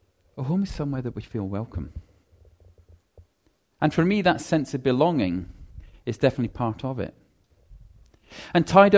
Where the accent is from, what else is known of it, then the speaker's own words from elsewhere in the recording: Scotland, United Kingdom; We are defined as being Scottish, and if you're going to be Scottish, people will tell you what that means.